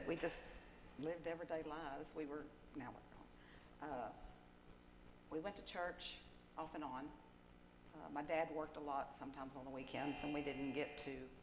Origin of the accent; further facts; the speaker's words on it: Irving, Texas, United States; also born or lived in Dallas; I grew up in Dallas, Irving. I moved around. We moved around quite